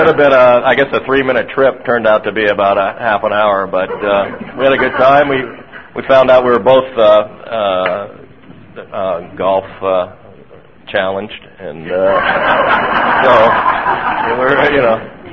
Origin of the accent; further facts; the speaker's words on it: Los Angeles, California, United States; I was raised in the Los Angeles area.